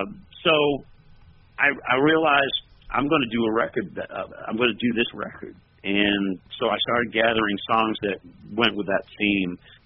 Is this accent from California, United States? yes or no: no; Boston, Massachusetts, United States; which is New England. I'm from the Boston area long ago.